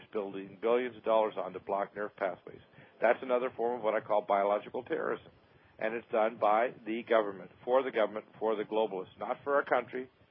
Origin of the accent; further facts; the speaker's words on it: Detroit, Michigan, United States; born there; I'm born in Detroit. I'm an American. I've worked in both countries the last 11 years in Colorado. I've worked in Illinois and Georgia.